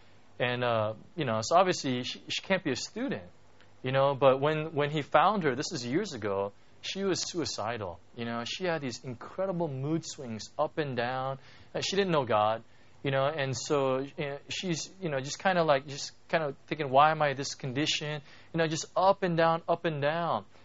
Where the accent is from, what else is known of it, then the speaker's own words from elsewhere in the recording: Hong Kong; So I say, hey, how you doing? Hey … I'm from Hong Kong.